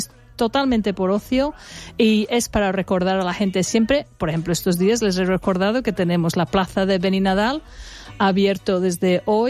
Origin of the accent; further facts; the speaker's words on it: England, United Kingdom; Spanish is a second language; now in Spain; pero yo como soy inglesa veo cómo han llegado cosas de América a Gran Bretaña y de Gran Bretaña luego los veo venir aquí